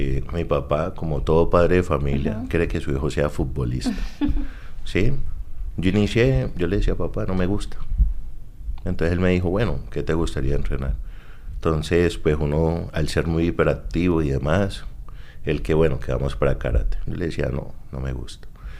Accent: Cauca, Colombia; soy deportista de alto rendimiento del departamento del Cauca, también soy estudiante de la Universidad del Cauca.

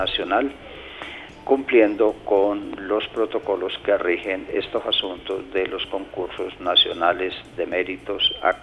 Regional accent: Colombia; como colombianos debemos defenderlos.

